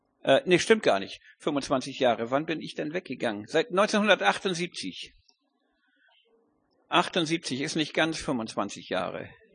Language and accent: German; Flintbek, Schleswig-Holstein, Germany; ich bin in Flintbek aufgewachsen